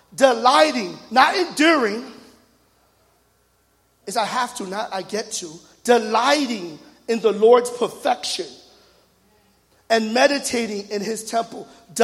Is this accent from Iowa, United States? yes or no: no; New York, United States; So I'm from New York. I don't like to waste any time.